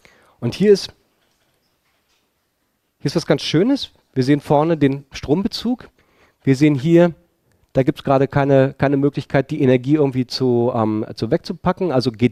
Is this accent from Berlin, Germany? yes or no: yes; Berlin, Germany; ich komme aus Berlin, auf die Berliner Map gegangen